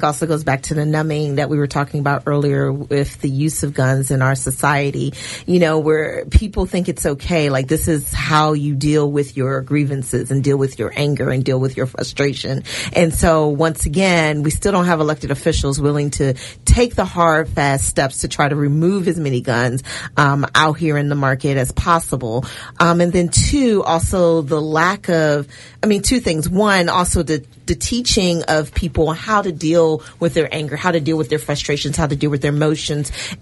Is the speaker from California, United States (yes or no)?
no; Maryland, United States; Well, as you know, yes, I'm from Prince George's County. Live in Prince George's County now